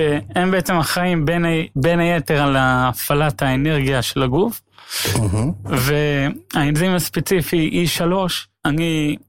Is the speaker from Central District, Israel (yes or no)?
no; Jerusalem, Jerusalem District, Israel; נולדתי בירושלים, גר בירושלים, חי את ירושלים, מה שנקרא.